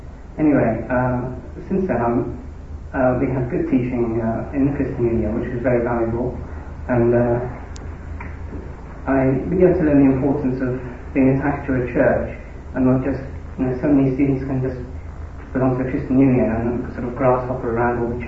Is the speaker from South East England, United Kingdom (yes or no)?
yes; Oxford, South East England, United Kingdom; born there; I was born in Oxford, and I come from a non-Christian background, essentially, though I did go to Sunday school as a child.